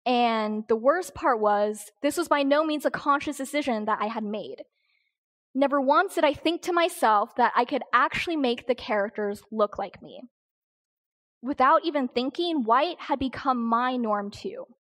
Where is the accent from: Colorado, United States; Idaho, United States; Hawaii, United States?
Idaho, United States; Boise; also born or lived in South Dakota / North Dakota; Where are you from? Oh, I'm from Boise, Idaho. I see, but where are you really from? I lived in South Dakota for a while. Okay, what about before that? I lived in North Dakota.